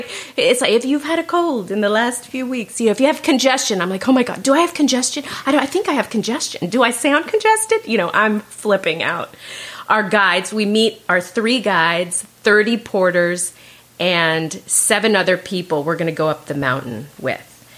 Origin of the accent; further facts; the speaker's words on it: California, United States; I grew up in Orange County. Like, I had jean shorts and a bathing suit.